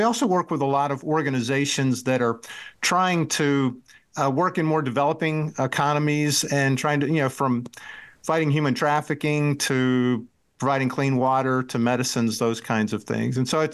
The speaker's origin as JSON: {"language": "English", "region": "North Carolina", "country": "United States", "tie": "born or raised there", "said": "Growing up in North Carolina, my dad was a UNC alumni, so I was a fan of theirs"}